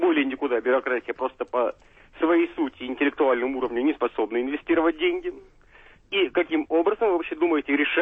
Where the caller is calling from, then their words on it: Moscow, Russia; я звоню из Москвы.